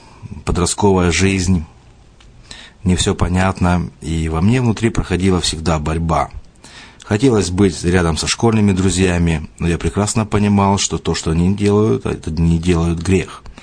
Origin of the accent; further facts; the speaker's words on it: Brest, Brest Region, Belarus; now in United States; Я сам родом из Беларуси, из города Бреста. Приехал в Америку 11 лет назад.